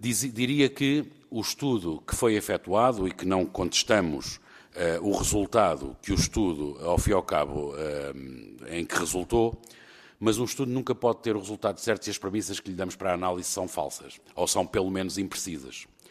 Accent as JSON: {"language": "Portuguese", "town": "Rio Maior", "region": "Santarém", "country": "Portugal", "tie": "born or raised there", "also_born_or_lived": "Caldas da Rainha", "said": "tenho 45 anos, sou nascido nas Caldas da Rainha e sempre fui de Rio Maior."}